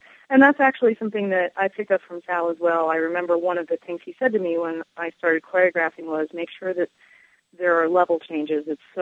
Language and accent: English; Winston-Salem, North Carolina, United States; now in Asheville, United States; I grew up in Winston, and I was just one of those kids who had to perform.